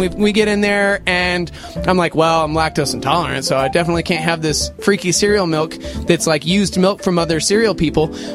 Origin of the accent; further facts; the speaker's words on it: Texas, United States; I'm from Texas, so pecan pie, we had pecan trees in the backyard.